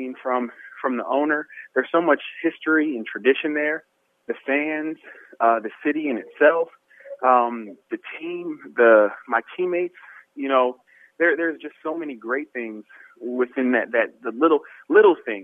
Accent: Pennsylvania, United States; And to be honest, I'm from Pennsylvania. So playing in cold football weather, that's how I was brought up.

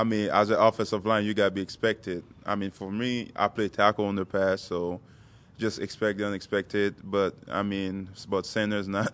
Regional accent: Port-au-Prince, Ouest, Haiti; I was born and raised in Port-au-Prince.

